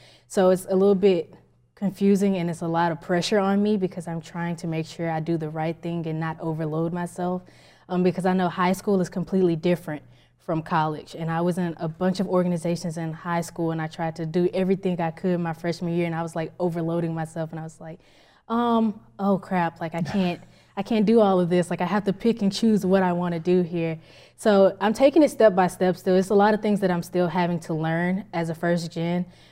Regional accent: Beaumont, Texas, United States; I'm from Beaumont, Texas.

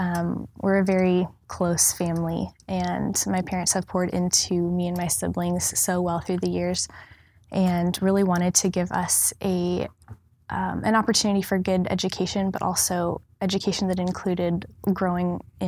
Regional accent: Houston, Texas, United States; I was homeschooled, and I'm born and raised in Houston. I live in Sugar Land with my family

